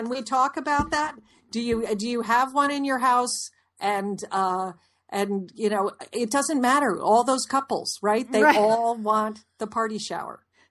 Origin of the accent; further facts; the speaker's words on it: Connecticut, United States; We grew up in Connecticut in an old house